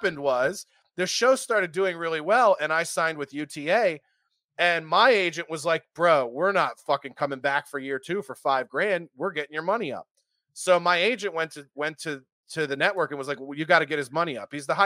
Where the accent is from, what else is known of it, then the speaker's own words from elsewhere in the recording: Philadelphia, Pennsylvania, United States; And we premiered at 1.3 at our week two episode in my hometown of Philly.